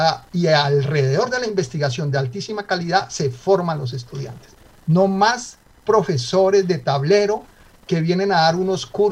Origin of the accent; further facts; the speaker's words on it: Antioquia, Colombia; accent: paisa; nunca he dejado mi acento, parezco paisa, aún hablando francés o inglés.